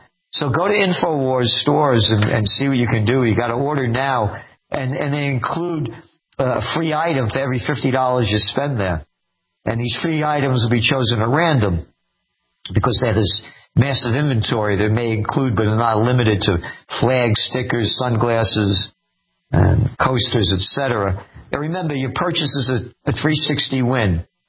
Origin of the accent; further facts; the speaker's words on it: Bronx, New York, United States; also born or lived in Yonkers; When I was a kid, you know, they said I grew up in the Bronx, so we moved to Yonkers.